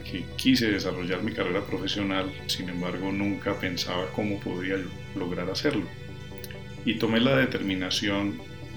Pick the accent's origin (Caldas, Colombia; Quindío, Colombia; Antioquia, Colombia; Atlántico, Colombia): Caldas, Colombia; Manizales; Uno de ellos era mi ciudad natal, que es Manizales